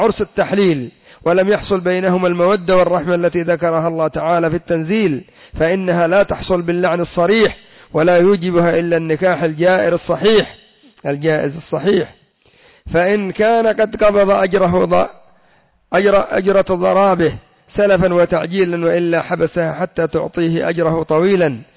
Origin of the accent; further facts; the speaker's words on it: Yemen; وكان قد سموه عندنا في اليمن بالزواج السياحي